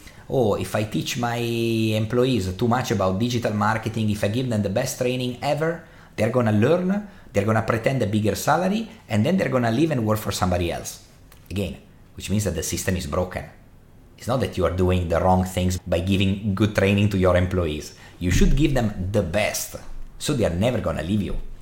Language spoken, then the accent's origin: English; Milan, Lombardy, Italy; I come from Milan in Italy, the capital of fashion